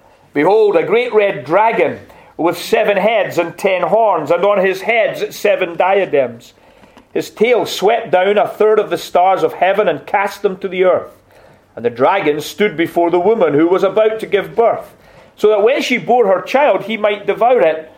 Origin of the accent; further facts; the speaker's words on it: Scotland, United Kingdom; also born or lived in Northern Ireland; now in United States; I was born in Scotland, grew up in Scotland, went to university in Belfast in Northern Ireland, to the Irish Baptist College there. Pastored in Northern Ireland for 11 and a half years after I was in the university.